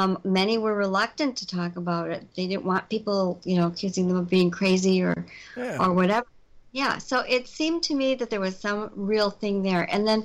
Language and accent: English; Elkhorn, Wisconsin, United States; people around my hometown of Elkhorn were saying that they were seeing something out on this little country road just outside of town named Bray Road